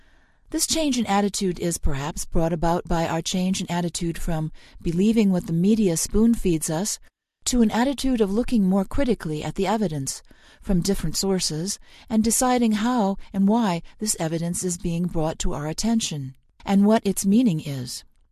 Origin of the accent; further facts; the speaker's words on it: Skipton, Yorkshire and the Humber, United Kingdom; born there; I am now 42, and I was born in Skipton, North Yorkshire, UK. In, essentially, a working-class family, and I am the youngest of 9 children.